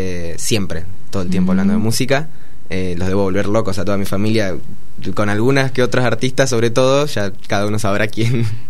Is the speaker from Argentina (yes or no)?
yes; Junín, Buenos Aires Province, Argentina; born there; now in Buenos Aires, Argentina; Sí, nací en Junín. Bueno, es provincia de Buenos Aires, la verdad que sí. Es una ciudad bastante linda. Y hace 2 años casi me vine a estudiar a Buenos Aires.